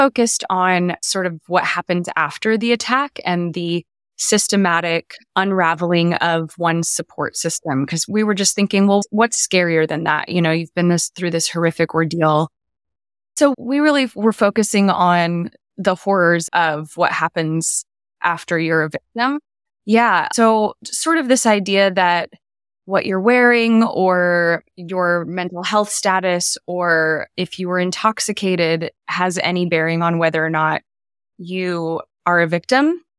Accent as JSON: {"language": "English", "town": "Marion", "region": "Ohio", "country": "United States", "tie": "born or raised there", "also_born_or_lived": "Nashville", "moved": "as an adult", "said": "Yeah, I grew up in Ohio in a small town called Marion in northern Ohio. I came down to Nashville, Tennessee to go to college many moons ago"}